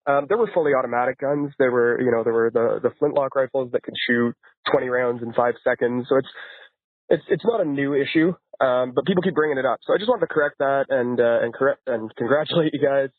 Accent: Canada; I'm Canadian, so we're either rednecks or snowflakes up here.

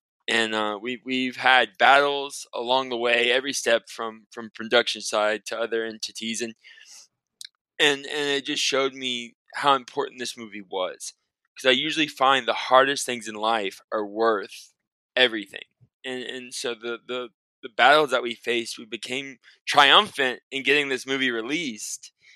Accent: Mississippi, United States; born there; I grew up between my dad's side's from Texas, my mom's side's from Louisiana, and I was born in Mississippi.

